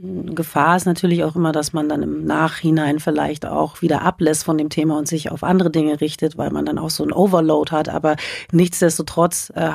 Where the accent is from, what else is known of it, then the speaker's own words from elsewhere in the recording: Berlin, Germany; Wir sind ja aus Berlin, wie gesagt